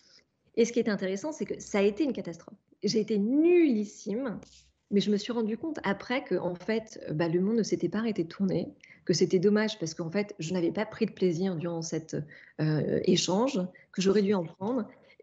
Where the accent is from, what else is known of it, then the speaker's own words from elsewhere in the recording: Normandy, France; born there; c'est vrai que je suis née en Normandie, dans une famille d'industriels